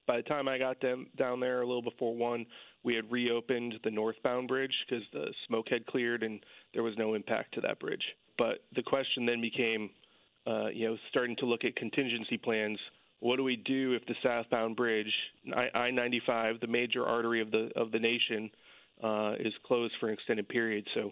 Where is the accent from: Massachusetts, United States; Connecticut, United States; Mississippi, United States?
Connecticut, United States; Torrington; now in New Haven, United States; I am. I grew up in Torrington. I live in New Haven now.